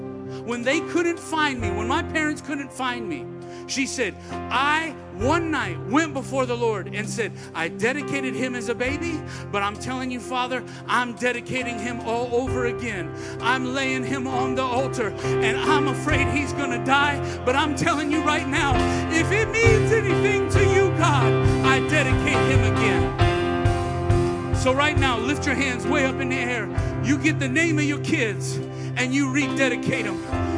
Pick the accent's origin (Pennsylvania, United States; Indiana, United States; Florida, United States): Indiana, United States; Gary; Like, yeah, I'm a kid from Gary.